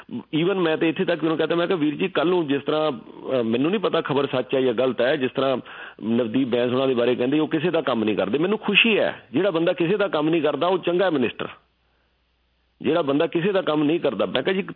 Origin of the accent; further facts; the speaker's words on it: Canada; ਮੈਂ ਕਿਹਾ ਜੀ ਅਸੀਂ ਕੈਨੇਡੀਅਨ ਹਾਂ ਬਸ